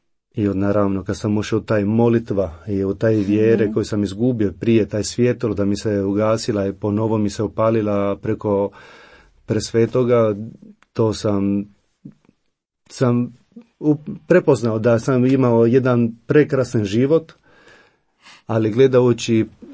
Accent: Italy; Croatian is a second language; moved away as an adult; also born or lived in Rome; now in Split, Croatia; dolazim iz Italije, kako sam rekao, i ipak već 6 godina živimo u Hrvatskoj. Živimo u Splitu sa ženom i 3 djecom

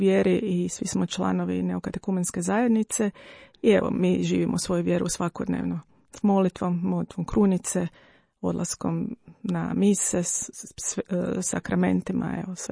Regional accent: Zagreb, City of Zagreb, Croatia; cijeli svoj život provela sam u Zagrebu. Evo, tako da sam prava purgerka, ako mogu to tako nazvati.

